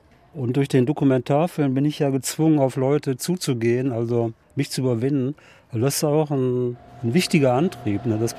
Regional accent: Mülheim an der Ruhr, North Rhine-Westphalia, Germany; Prägt hat mich der Ruhrpott. Wo ich aufgewachsen bin, das heißt Kahlenberg, und rechts um die Ecke wohnte Stinnes, damals noch Multimillionär. Aber schräg gegenüber ging der Höhenweg eine Proletarierstraße.

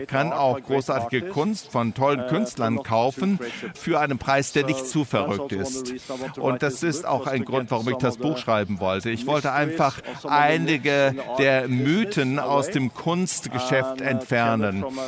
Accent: Norway; German is a second language; Ja, aber als Norweger, also wir sind ja eigentlich privilegiert, wissen Sie.

